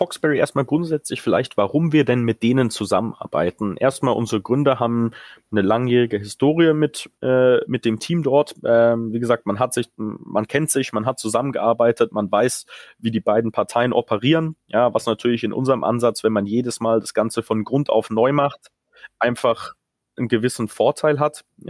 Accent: Munich, Bavaria, Germany; als Münchner

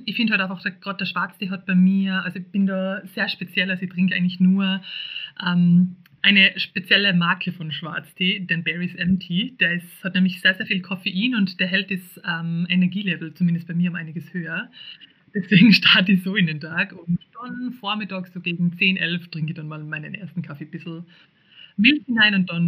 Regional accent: Salzburg, Austria; ich bin auf dem Bauernhof aufgewachsen und auf einem der höchsten Bauernhöfe im Land Salzburg.

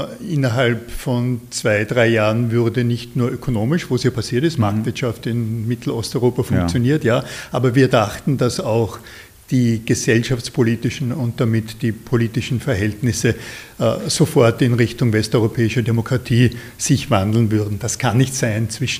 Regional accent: Ebensee, Upper Austria, Austria; now in Vienna, Austria; ich bin in Wien zu Hause, lebe hier seit gut 40 Jahren. Heimat ist einerseits das Salzkammergut, wo ich aufgewachsen bin, Ebensee, kleiner Ort am Traunsee

